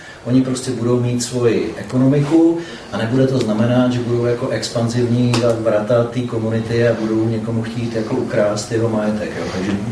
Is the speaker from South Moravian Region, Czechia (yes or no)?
yes; South Moravian Region, Czechia; Podle přízvuku to bylo nějaký můj rodák z Jižní Moravy.